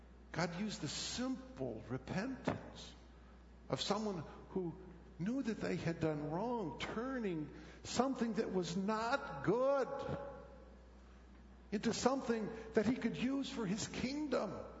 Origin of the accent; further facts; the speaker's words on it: Midland, Michigan, United States; I grew up in Midland. Stuff happened in Midland. I knew I had to go back to Midland and make some amends.